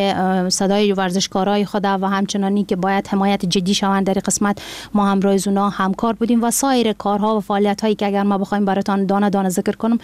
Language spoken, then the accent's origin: Persian; Farah, Afghanistan; در ابتدا ما از ولایت فرا هستم